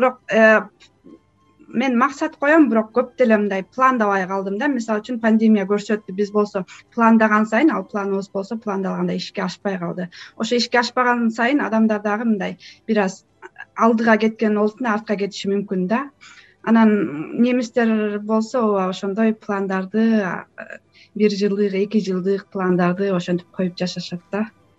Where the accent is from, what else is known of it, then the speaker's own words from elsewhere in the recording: Koshtobo, Naryn Region, Kyrgyzstan; Коштөбөдө эле чоңойдум. Коштөбөдө эле мектеп босогосун атта ошол жерден эле чоң турмушка кадам жасадым десем болот.